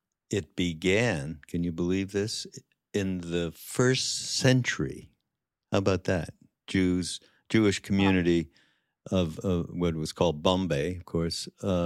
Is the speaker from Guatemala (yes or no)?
no; Canada; I grew up Jewish and I'm from Canada.